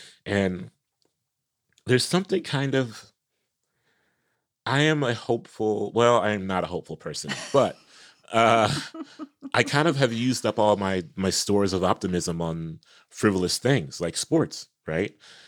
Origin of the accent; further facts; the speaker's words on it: Ohio, United States; You know, they moved to Ohio in the early 80s, and so I grew up mostly around Knicks fans.